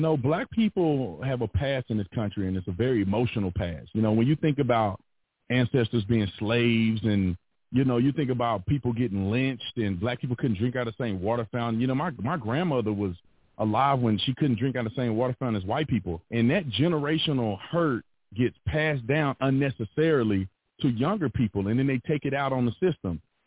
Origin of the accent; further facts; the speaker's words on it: United States; I like to use that because I'm an American first.